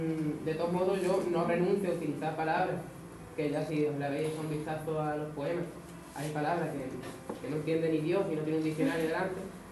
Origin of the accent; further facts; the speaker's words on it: Andalusia, Spain; accent: Andalusian; tengo un acento muy andaluz. Yo pienso en andaluz, pero claro, tengo en cuenta que estoy escribiendo en castellano